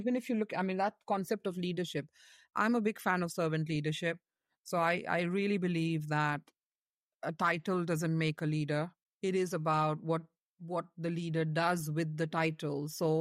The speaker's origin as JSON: {"language": "English", "country": "India", "tie": "born or raised there", "said": "All these words and notions that we grew up with in India"}